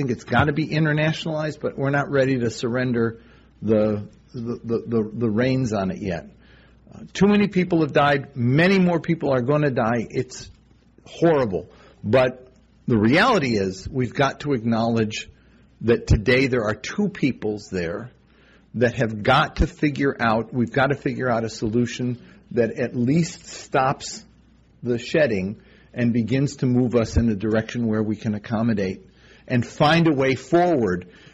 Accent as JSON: {"language": "English", "country": "United States", "said": "And I mean, I'm an American, and I actually love the opportunities that this country has given to me, the son of an illegal immigrant"}